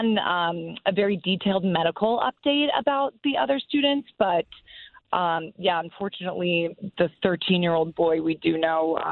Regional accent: New Canaan, Connecticut, United States; So originally I'm from New Canaan, Connecticut, but the last place I worked was Phoenix, Arizona.

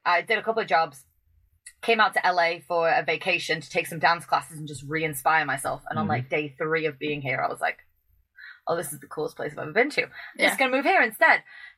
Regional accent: Sale, North West England, United Kingdom; And I'm from a small town, so I'm from Manchester, but I'm from a little sub-town called Sale.

